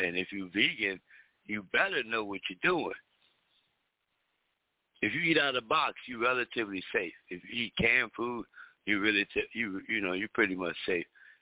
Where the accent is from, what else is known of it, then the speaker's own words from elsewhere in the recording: United States; So, you know me, I'm from America.